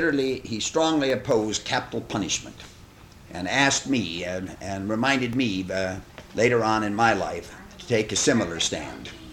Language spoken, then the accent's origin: English; Midwest, United States; As a matter of fact, as a Midwesterner, I found much in common with the South.